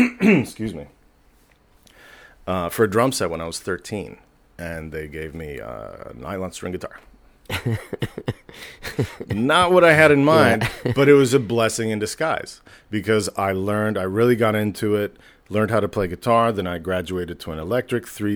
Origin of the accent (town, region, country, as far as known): Mexico; born or raised there